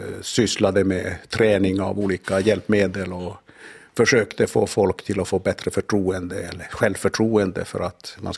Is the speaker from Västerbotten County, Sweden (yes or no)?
no; Norrbotten County, Sweden; born there; moved away; Jag är född 4 mil norr om Pajala, så jag har väl flyttat hela Sveriges längd från ena ändan till söderut